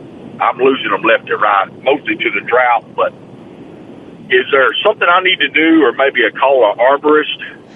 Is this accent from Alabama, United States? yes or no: yes; Alabama, United States; because I'm originally from Alabama